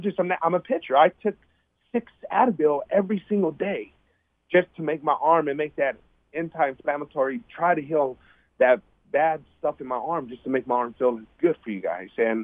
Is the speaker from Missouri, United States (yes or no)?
no; California, United States; When I played, I called it medical marijuana because I'm from California.